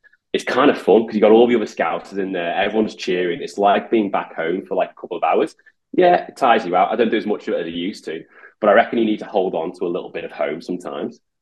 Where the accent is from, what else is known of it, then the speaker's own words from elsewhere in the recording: Liverpool, North West England, United Kingdom; also born or lived in Birmingham; Liverpool. I grew up in Liverpool. I did live in Birmingham for a while. So my accent's a bit slightly bastardized, to be honest.